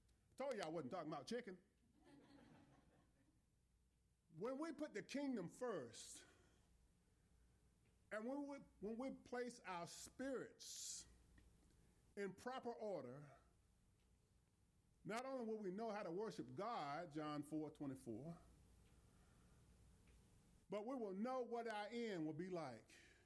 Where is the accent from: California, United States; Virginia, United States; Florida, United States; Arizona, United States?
Virginia, United States; well, to be quite frankly, ma'am, I'm from Virginia, and I haven't seen a tall Texan yet.